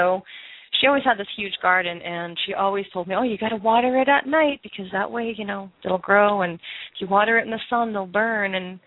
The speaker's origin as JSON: {"language": "English", "town": "Boston", "region": "Massachusetts", "country": "United States", "said": "You know, we're from Boston. We're like that. We're a little direct."}